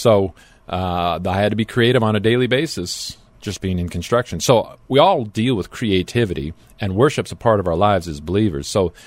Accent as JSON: {"language": "English", "town": "Eagle Point", "region": "Oregon", "country": "United States", "tie": "born or raised there", "said": "I grew up in Eagle Point, Oregon."}